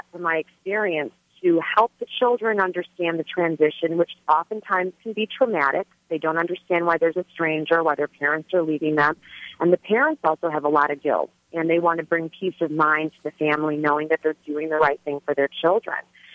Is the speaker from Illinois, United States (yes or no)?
yes; Chicago, Illinois, United States; I grew up in Chicago and in the western suburbs